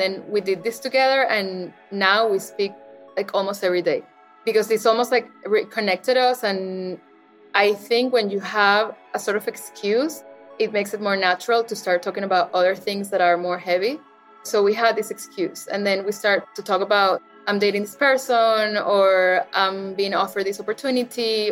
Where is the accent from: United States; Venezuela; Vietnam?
Venezuela; I grew up in Venezuela, of course, I already said it